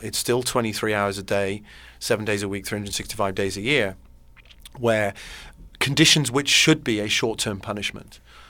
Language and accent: English; England, United Kingdom; in my view, and although I'm English, I'm a human being